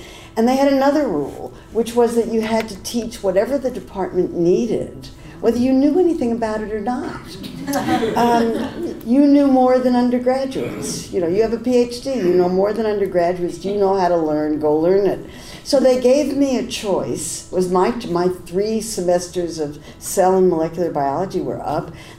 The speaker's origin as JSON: {"language": "English", "town": "Berkeley", "region": "California", "country": "United States", "said": "I didn't really understand the difference between Democrats and Republicans, because I came from Berkeley and we thought they were all the same."}